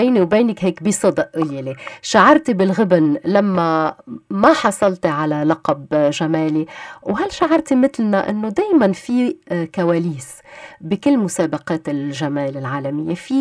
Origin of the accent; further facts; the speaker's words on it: Lebanon; شملنا كلنا كلبنانيين